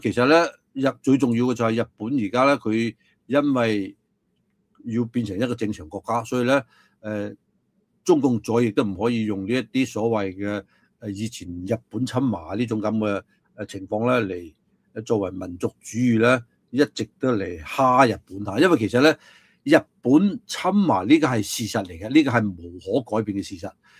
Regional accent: Guangzhou, Guangdong, China; 我係廣州人，我希望喺東京能夠聽到更加多粵語，更少普通話。

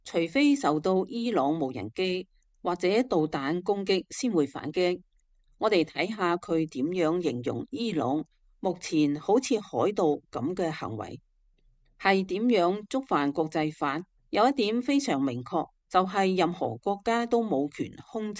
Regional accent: Hong Kong; 我哋香港人

